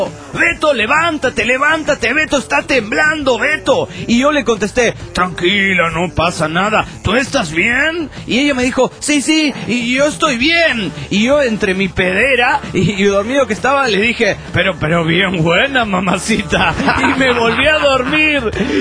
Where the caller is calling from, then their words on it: Oaxaca, Mexico; soy papá de Bebolinas desde Oaxaca, México.